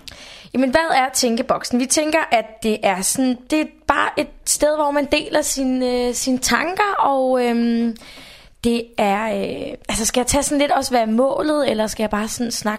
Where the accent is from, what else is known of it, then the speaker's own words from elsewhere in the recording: Region of Southern Denmark, Denmark; accent: Funen dialect; Jeg har fået at vide, at jeg skal smide den der fynske dialekt, og min dialekt, den er sådan lidt, ja.